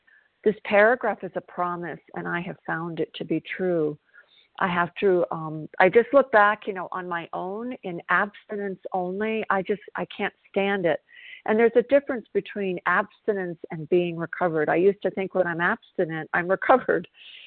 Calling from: South Carolina, United States; I'm a recovered compulsive overeater. I'm calling from South Carolina.

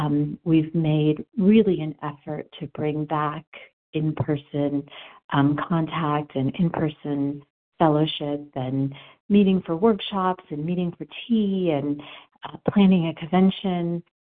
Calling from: Denver, Colorado, United States; I'm calling from Denver, Colorado.

